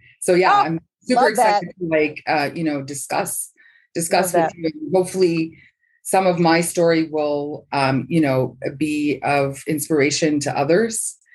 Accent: London, Ontario, Canada; I was born and raised in London, a city called London, Ontario, just outside of Toronto.

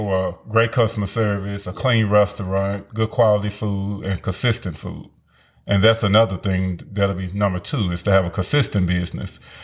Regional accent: Memphis, Tennessee, United States; And we're from Memphis, where the whole wings are at most of the wing restaurants.

